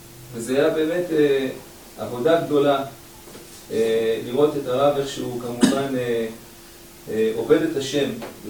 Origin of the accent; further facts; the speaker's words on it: Bnei Brak, Central District, Israel; born there; אני עצמי נולדתי בבני ברק